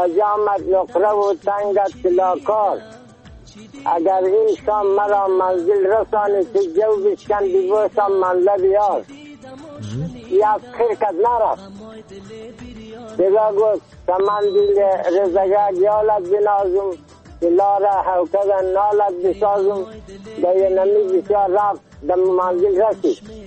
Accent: Bamyan, Afghanistan; ولسوالی ما کامل، ولایت ما بامیان. یعنی … در سنجی 83 ساله

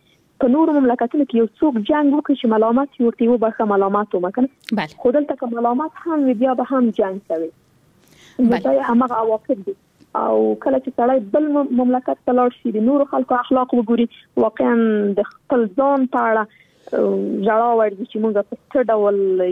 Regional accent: Afghanistan; نن ورځ موږ څومره کلونه کېږي چې په افغانستان کې جګړه روانه ده. زه خو شخصا په جګړه کې پیدا شوی یم، دا د جګړه کې را لویه شولم

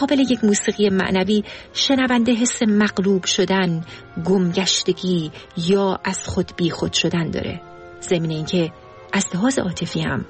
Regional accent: Iran; ما فارسی زبونای مسلمون که توی ایران بزرگ شدیم

